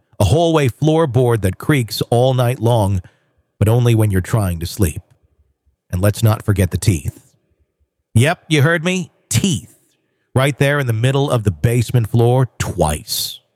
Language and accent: English; Boston, Massachusetts, United States; I grew up just outside of Boston in what seemed like a perfectly normal split-level house.